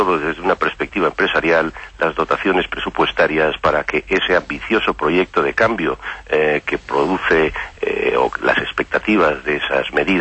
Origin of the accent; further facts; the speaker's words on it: Spain; los españoles ya somos el 50% de la propia demanda de nuestros lugares turísticos